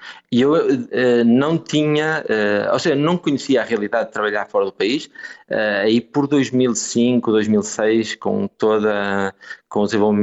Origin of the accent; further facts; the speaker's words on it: Braga, Portugal; E eu sou de Braga, o curso era de Engenharia Civil em Guimarães